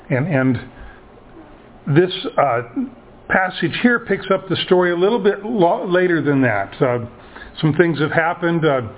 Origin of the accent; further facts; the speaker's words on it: Ruston, Washington, United States; also born or lived in Tacoma; I was born in Tacoma, but raised in Ruston, and Ruston is my home.